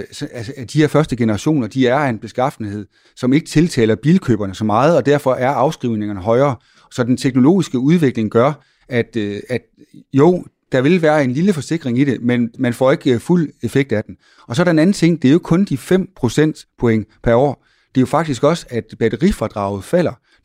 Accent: North Denmark Region, Denmark; Men nu kommer jeg jo fra Nordjylland

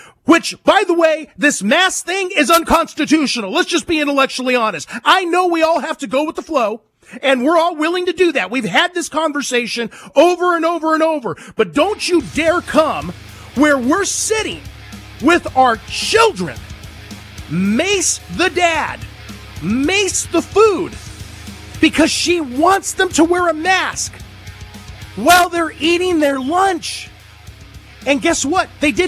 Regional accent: San Diego, California, United States; I know the dog park. I'm from San Diego.

